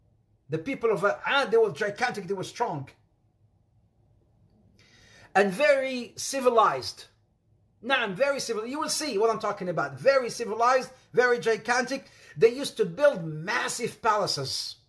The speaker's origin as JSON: {"language": "English", "country": "Morocco", "second_language": "English", "said": "I'm from Morocco. So Morocco is Arab and African"}